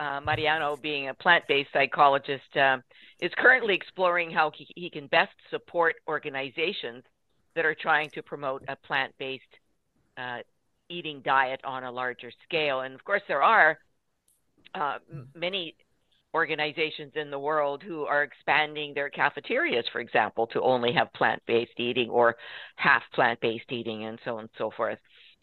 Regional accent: Canada; I'm from Canada.

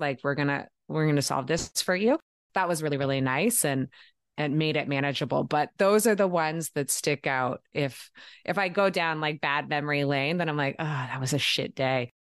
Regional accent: Canada; And being a Canadian workin

